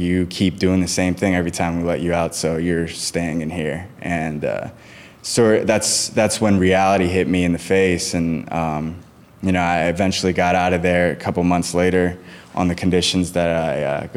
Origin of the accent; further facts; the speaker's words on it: McLean, Virginia, United States; But you know, I would have never gone from growing up in McLean and playing sports and doing all the things that I was to injecting heroin.